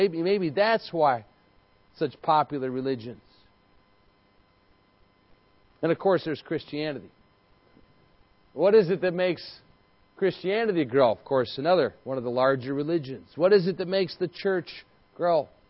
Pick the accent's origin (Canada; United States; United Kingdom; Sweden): United States; Illinois; Thousands of miles away, and of all places, Illinois, my home state